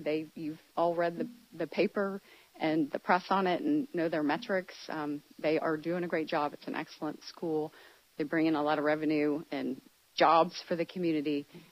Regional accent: Pensacola, Florida, United States; born there; also born or lived in Tampa / Tallahassee; That brings me really to my roots, which is I was born in Pensacola, have a very long time fondness for the town and the entire area. I did move there, however, from my middle school age down to Tampa and came to Tallahassee

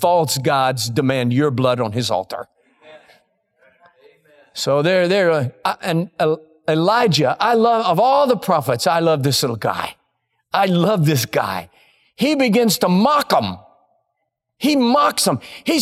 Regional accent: Texas, United States; born there; But I was born in the Republic of Texas. And it's rude to laugh. That would get you shot where I was born. I was born in Texas

